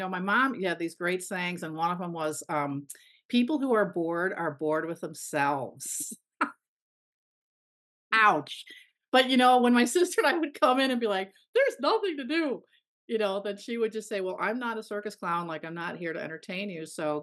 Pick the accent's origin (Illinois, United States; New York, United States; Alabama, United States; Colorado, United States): Illinois, United States; Chicago; also born or lived in Japan; Oh, so I grew up in Chicago, well, south of Chicago in the suburbs, actually. And been here a lot of my life, but I've lived in Japan for 4 years, went to school in Wisconsin